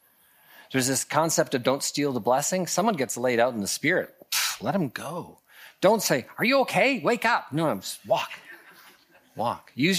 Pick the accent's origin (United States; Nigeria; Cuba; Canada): Canada; We're Canadian, so it's very hard to impolitely interrupt somebody.